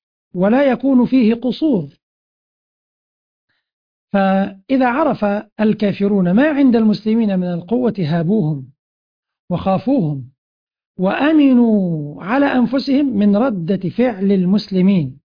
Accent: Egypt; بلدنا مصر

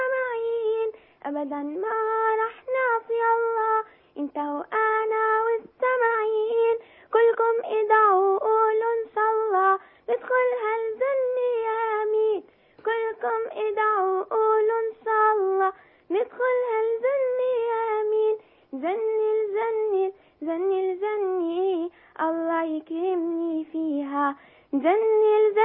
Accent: Cairo, Cairo Governorate, Egypt; من القاهرة.

